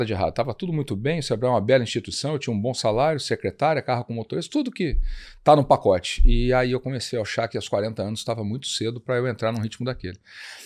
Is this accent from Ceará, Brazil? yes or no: no; Jacarezinho, Paraná, Brazil; also born or lived in Rio de Janeiro; Eu, começando pelo começo, eu nasci no Rio. Eu sou carioca, morei lá até os 9 anos. Depois cresci em Jacarezinho, que é uma cidade pequena no interior